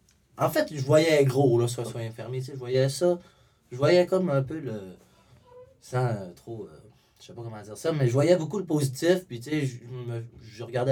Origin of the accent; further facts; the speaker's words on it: Chicoutimi, Quebec, Canada; je suis un petit peu de Chicoutimi, que je viens de Chicoutimi, je reste à Chicoutimi.